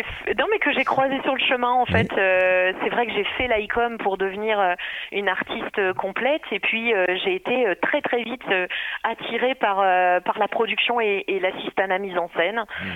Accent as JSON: {"language": "French", "region": "Hauts-de-France", "country": "France", "said": "puisque je viens de Picardie moi à la base, du 02."}